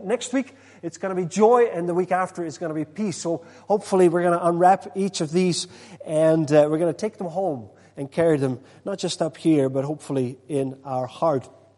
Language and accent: English; Netherlands; I'm from Holland and we don't do gifts at Christmas, but our gift giving is on the December the 5th, which was yesterday.